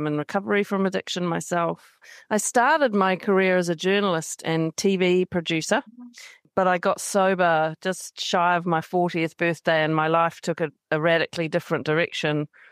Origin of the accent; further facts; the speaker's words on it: Christchurch, Canterbury, New Zealand; now in Wellington, New Zealand; I wear a few different hats. So I'm from Otatahi Christchurch. I live now in Te Whanganui Atara